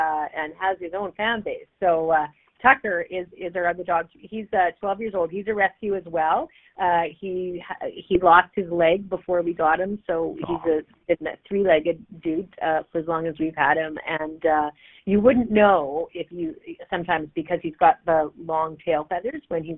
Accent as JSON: {"language": "English", "town": "Fairview", "region": "Alberta", "country": "Canada", "tie": "born or raised there", "said": "the house, I still remember when my mom and dad built it there almost on the side of the Peace River Valley, just sort of the ravine, just intersecting with the, right above Dunvegan."}